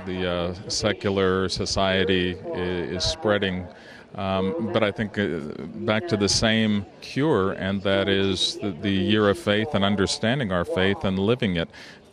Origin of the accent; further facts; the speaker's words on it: United States; moved away as an adult; now in Lithuania; I grew up in the United States and in a Lithuanian family, and when Lithuania became independent, I was in the seminary and went to Lithuania in 1992.